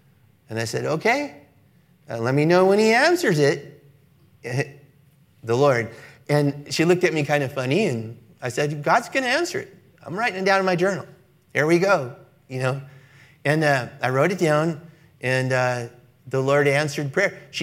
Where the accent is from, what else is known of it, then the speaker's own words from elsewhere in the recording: Los Angeles, California, United States; My wife and I'm from Los Angeles, and so I grew up in very racially mixed environments, and I'm very, very comfortable with racially mixed crowds.